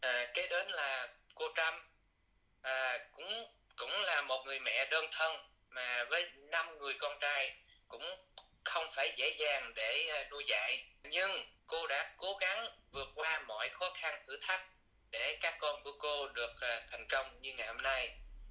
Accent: Australia; Vietnamese is a second language; Dạ, con được sinh ra và lớn lên tại Úc.

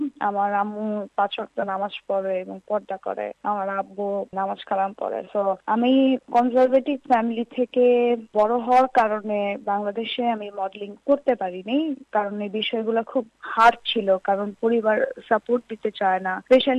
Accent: Bangladesh; আমি প্রথম বাংলাদেশি ছিলাম এবং আমি জানি না মানে আমি আমার দেশকে সুন্দরভাবে রিপ্রেজেন্ট করতে পারবো কিনা।

